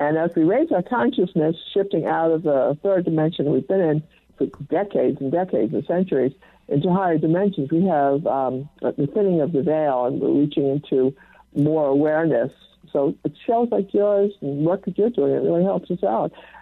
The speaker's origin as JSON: {"language": "English", "region": "New York", "country": "United States", "said": "I'm a New Yorker, actually."}